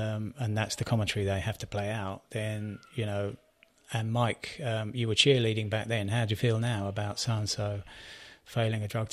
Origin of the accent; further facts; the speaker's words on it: United Kingdom; I'm not one for we, even though I'm British.